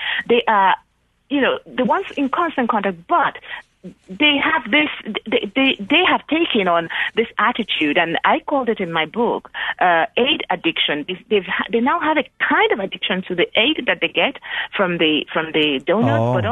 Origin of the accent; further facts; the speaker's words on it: Nigeria; So as we sang this just growing up in Africa, in Nigeria particularly, we didn't realize that the song was kind of about us.